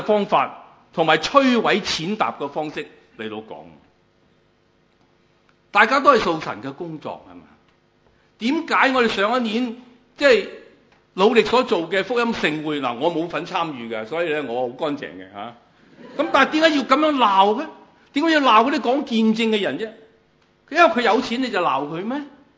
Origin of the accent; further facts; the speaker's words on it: Hong Kong; 我而家今年信耶稣五十年，我喺香港一路长大